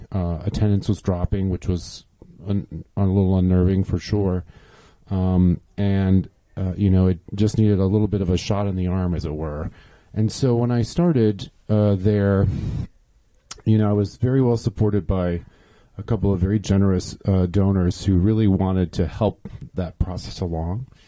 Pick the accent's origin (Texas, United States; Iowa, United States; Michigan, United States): Michigan, United States; also born or lived in Minneapolis; I'm a native Midwesterner. I grew up in Michigan and went to school there, undergraduate as well.